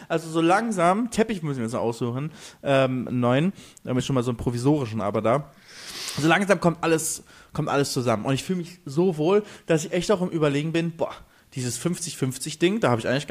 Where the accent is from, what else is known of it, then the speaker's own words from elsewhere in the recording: Germany; hier in Spanien ist halt zumindest so, ich sage halt, ich bin Deutscher und ich kann nachweisen, dass ich halt über die Hälfte des Jahres dann in Deutschland bin.